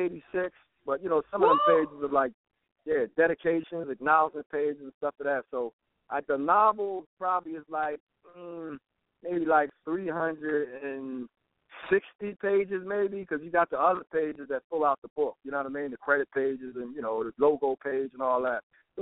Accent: Philadelphia, Pennsylvania, United States; I start off in my hometown of Philadelphia, downtown Tuesday, before I make my way to Delaware

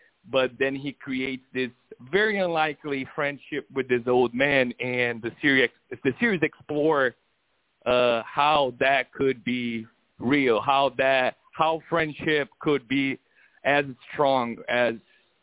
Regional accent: Brazil; moved away as an adult; now in United States; I'm a Brazilian myself. I was born and raised in Brazil, moved to America more than 10 years ago.

